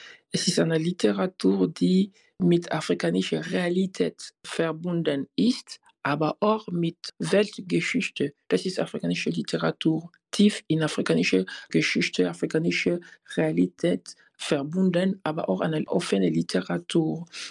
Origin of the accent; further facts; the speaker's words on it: DR Congo; German is a second language; now in Europe; ich lebe einfach in Europa, weil mein Heimatland ein kaputtes Land ist. Das ist ein Grund. Es ist einfach nicht möglich, als Schriftsteller im Kongo zu leben.